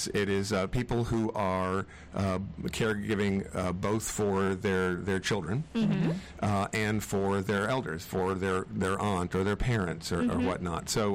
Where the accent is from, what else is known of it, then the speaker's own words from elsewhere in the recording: Louisville, North Carolina, United States; also born or lived in Hornell, New York; I was born in Hornell, New York, and … when God made me born a Yankee, he was teasing. We came down from Hornell, New York to Louisville, North Carolina, just near Clemens, just west of Winston-Salem.